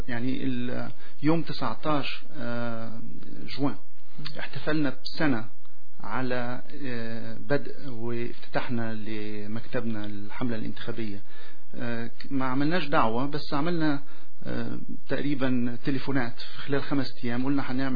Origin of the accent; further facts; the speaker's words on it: Quebec, Canada; انا كيبيكي كندي، فخور باصلي، ان امي من الشام وابويا من القدس، لكن بنشوف اليوم أنا مين. اليوم أنا فخور أني كيبيكوا، وفخور أني كندي،